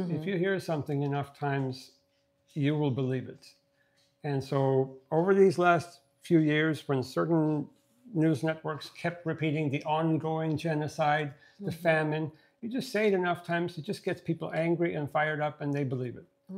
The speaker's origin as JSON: {"language": "English", "country": "Sweden", "tie": "born or raised there", "said": "And I grew up in Sweden, which is very pro-Palestinian because we had refugees."}